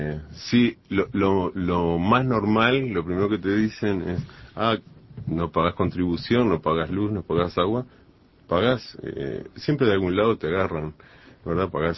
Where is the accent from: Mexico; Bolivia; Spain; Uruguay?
Uruguay; Camino del Andaluz, Canelones; also born or lived in Montevideo; yo nací en Montevideo porque el hospital quedaba en Montevideo, pero en realidad soy originario de Camino del Andaluz. Es la periferia, ya pertenece a Canelones, y de ahí soy originario.